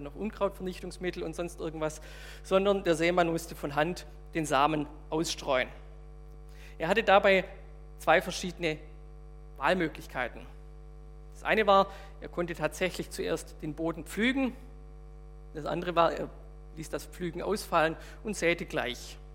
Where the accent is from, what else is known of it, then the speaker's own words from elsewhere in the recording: Baden-Württemberg, Germany; wo ich herkomme, auf der Schwäbischen Alb, heißt viel Steine gab es und wenig Brot.